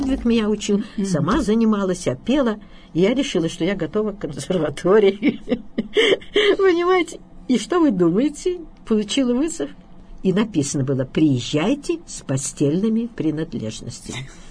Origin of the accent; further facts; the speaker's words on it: Chelyabinsk, Chelyabinsk Oblast, Russia; Я говорю, из Челябинска. Господи, я была маленькая. Он говорит, ой, даже сколько вам лет? Я говорю, 18 исполнилось.